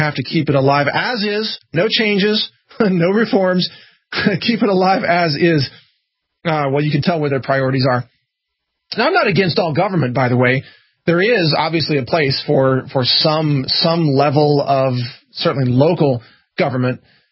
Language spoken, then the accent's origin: English; Missouri, United States; And I'm from Missouri, and I used to drive by these caves in Kansas City.